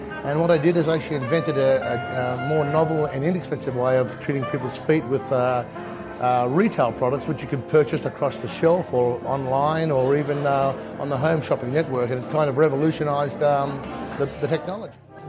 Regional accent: Australia; I'm a podiatrist from Australia, and I started practice in 1980

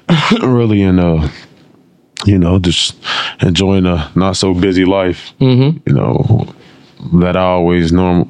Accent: Cincinnati, Ohio, United States; I'm from Cincinnati originally.

